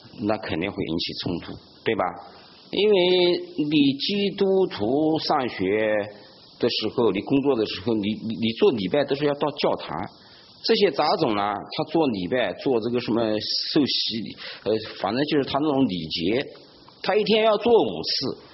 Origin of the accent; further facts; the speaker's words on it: China; 我们中国人他还就喜欢挑个表面现象，不看本质。